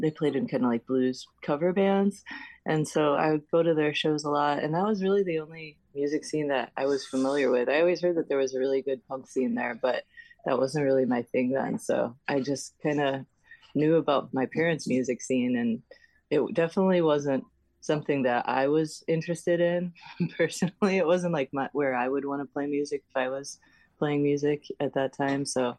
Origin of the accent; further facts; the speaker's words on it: Kalamazoo, Michigan, United States; also born or lived in Chicago, United States; Yeah. I grew up in Kalamazoo, Michigan. I went to school in Chicago at Columbia College in Chicago. And after college, I moved out to the West Coast